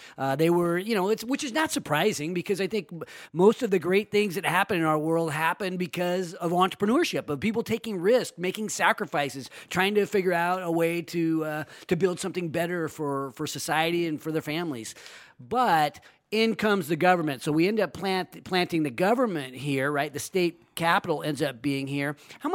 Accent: Roseville, California, United States; So I grew up in Roseville, which we always considered a railroad town.

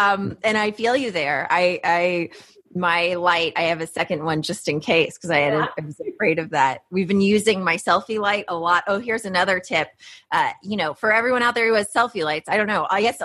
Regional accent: Houston, Texas, United States; in my hometown of Houston, the idea that you'd go to a park and you would see a memorial for a Confederate.

